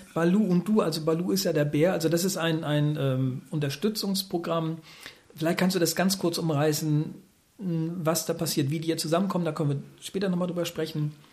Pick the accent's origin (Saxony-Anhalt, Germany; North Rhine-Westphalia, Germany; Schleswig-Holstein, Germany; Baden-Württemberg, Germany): Schleswig-Holstein, Germany; Lübeck; Ich komme aus Lübeck